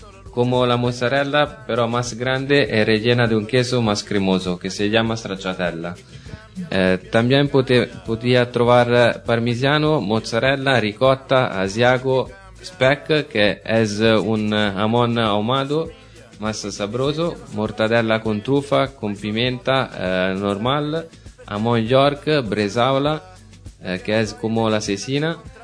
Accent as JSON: {"language": "Spanish", "town": "Milan", "region": "Lombardy", "country": "Italy", "second_language": "Spanish", "moved": "as an adult", "lives_now": "Leganés, Spain", "said": "Nosotros venimos de Milán y para no extrañar nuestra tierra, en noviembre del año pasado abrimos la tienda Sapori Italiani en el mercado de Sanabria en Leganés."}